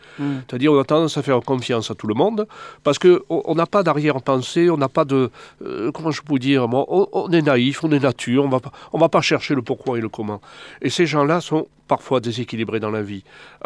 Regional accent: Tarascon, Provence-Alpes-Côte d'Azur, France; born there; also born or lived in Paris; Ici c'est connu, je suis né à Tarascon.

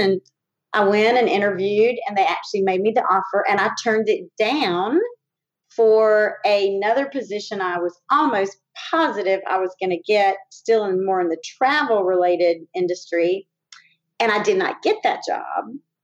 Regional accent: Winston-Salem, North Carolina, United States; But when I came back to my hometown of Winston-Salem, I did not want to get on a plane anymore.

